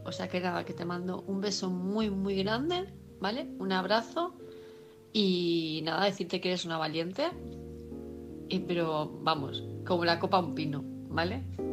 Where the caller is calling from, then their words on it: Palma de Mallorca, Balearic Islands, Spain; de Palma de Mallorca.